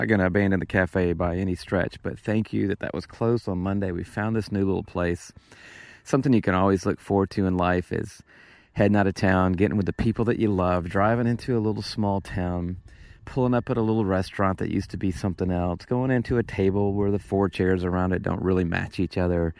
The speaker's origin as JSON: {"language": "English", "town": "Atlanta", "region": "Georgia", "country": "United States", "tie": "born or raised there", "said": "I'm from Atlanta, Georgia, grew up in the city, became a country farm person when I met Shelley."}